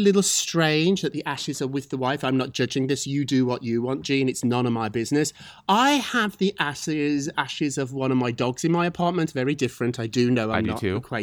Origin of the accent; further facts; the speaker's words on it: Scotland, United Kingdom; I'm from Scotland, too.